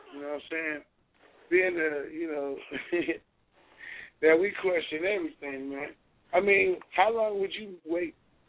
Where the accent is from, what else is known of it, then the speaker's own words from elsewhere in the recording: Puerto Rico; born there; I am a proud member of the Puerto Rican community. I was born in Puerto Rico